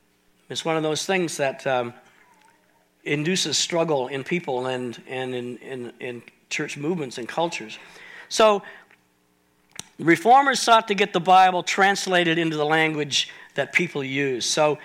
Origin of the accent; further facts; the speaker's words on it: New Glasgow, Nova Scotia, Canada; Like, I grew up in New Glasgow, and the Catholics all lived in the North End, and the Protestants, we all kind of lived mainly in the West Side or the South End